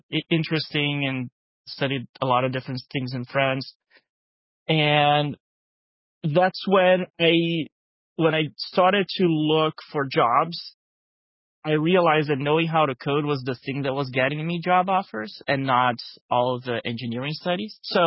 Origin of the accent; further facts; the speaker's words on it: Porto Alegre, Rio Grande do Sul, Brazil; So I'm originally from Brazil. So started in part of Brazil, a place called Porto Alegre.